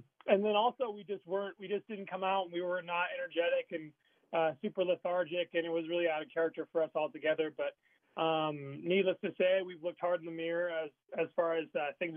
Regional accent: Seattle, Washington, United States; I'm from Seattle. I'm a Seattle kid.

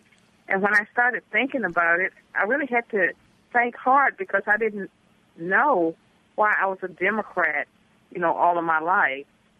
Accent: Virginia, United States; I talk about having been born and raised in Virginia, Virginia was a state of massive resistance to integration

